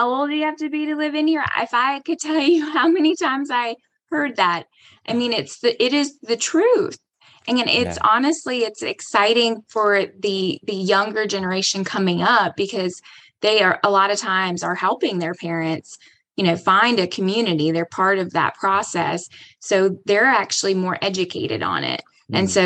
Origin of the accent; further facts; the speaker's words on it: North Carolina, United States; I'm from North Carolina, so I'm a little biased.